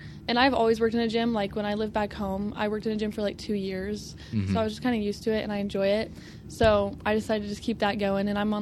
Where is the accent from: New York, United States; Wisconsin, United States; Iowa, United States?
Iowa, United States; Harlan; Well, I am from a small town called Harlan in like southwest Iowa.